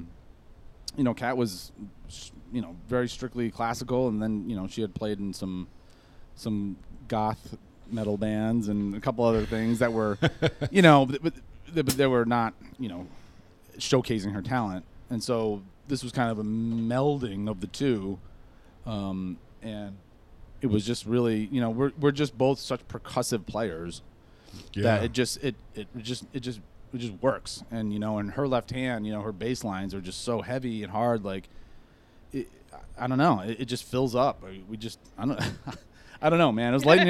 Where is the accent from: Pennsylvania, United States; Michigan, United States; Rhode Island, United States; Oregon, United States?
Rhode Island, United States; also born or lived in California; now in Wisconsin, United States; And, you know, I'm from Rhode Island. And, you know, it's got a lot of elements of East Coast here, which I love.